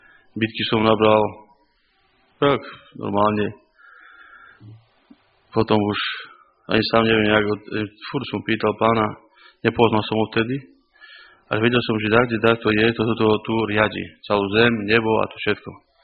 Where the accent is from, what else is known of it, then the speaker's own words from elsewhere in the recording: Giraltovce, Prešov Region, Slovakia; mám 35 rokov. Som z Giratovec. A chodil som tu do školy, tu som vyrástol.